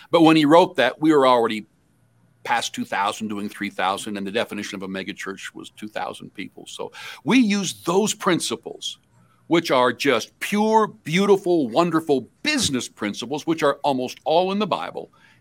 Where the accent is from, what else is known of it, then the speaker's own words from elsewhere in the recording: Weldon, Saskatchewan, Canada; now in Winnipeg, Canada; Grew up through all my school ages in Weldon, Saskatchewan, and then moved to Winnipeg in 80. And then Sal and I moved to Selkirk in 80.